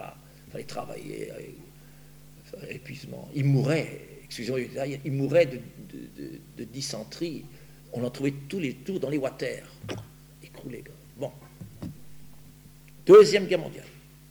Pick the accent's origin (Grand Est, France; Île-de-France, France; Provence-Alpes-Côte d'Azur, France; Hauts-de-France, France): Grand Est, France; Je suis alsacien, de mère, de naissance.